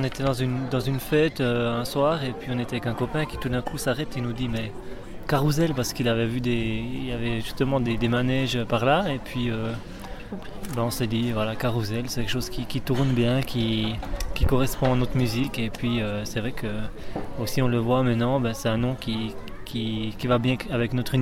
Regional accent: Bourgogne-Franche-Comté, France; Moi, je viens du Jura.

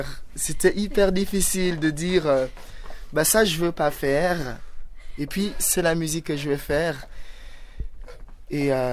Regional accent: Gabon; Ouais, je suis originaire du Gabon.

